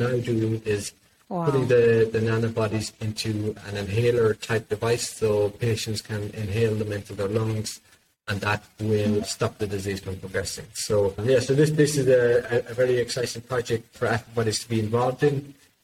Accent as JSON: {"language": "English", "country": "Ireland", "said": "I'm originally from Ireland."}